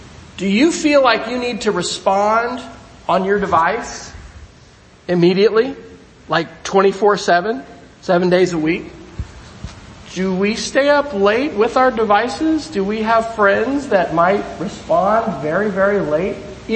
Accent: Kansas, United States; also born or lived in Arizona / Alabama / Colorado / Texas; I was born in Arizona, then we moved to Alabama, then we moved to Colorado. I lived in Texas, I lived in Mississippi, and finally Kansas.

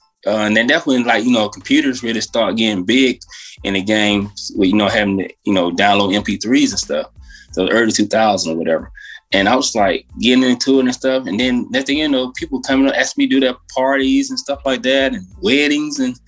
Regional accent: Haddock, Georgia, United States; now in Atlanta, United States; I'm originally from Haddock, Georgia. This is in between Macon and Millersville, Georgia. Currently residing in Atlanta area.

